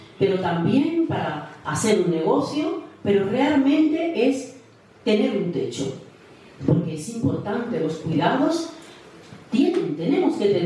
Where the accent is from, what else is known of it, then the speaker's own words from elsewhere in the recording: Dominican Republic; en mi país hay unas casas que se llaman Casas Dominican Shore